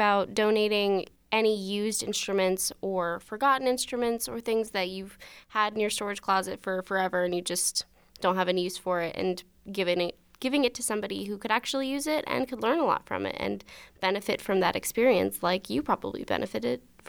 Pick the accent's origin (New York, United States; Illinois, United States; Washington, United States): Illinois, United States; Edwardsville; I'm from Edwardsville, Illinois, and I am majoring in vocal performance.